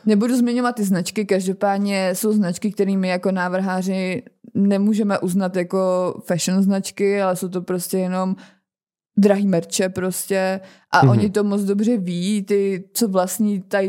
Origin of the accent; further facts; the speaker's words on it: Karlovy Vary Region, Czechia; Tak nebo tak pocházím z Karlovarského kraje, takže to je fakt.